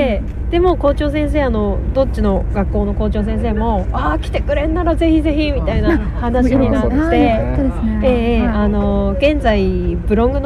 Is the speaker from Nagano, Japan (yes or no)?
no; Onagawa, Miyagi, Japan; そういう部分ではすごく女川出身なんですけど客観的に見れる、自分もいて